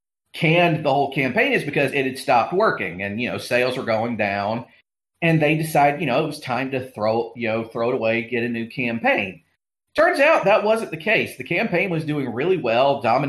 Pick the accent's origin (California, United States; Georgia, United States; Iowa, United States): Georgia, United States; Yes, that's right, in my home state of Georgia.